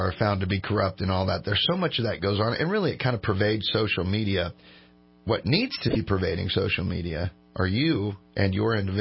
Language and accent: English; Cottonwood, United States; I'm from Cottonwood, so.